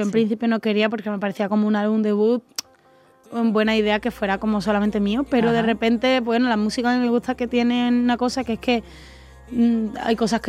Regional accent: Málaga, Andalusia, Spain; now in Madrid, Spain; a mí me encanta volver a casa siempre y a mi hija, a Málaga. Soy una enamorada, además, de mi tierra.

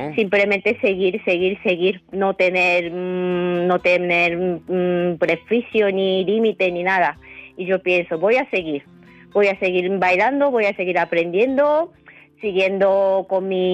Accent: Japan; Spanish is a second language; en mi caso, como soy japonesa

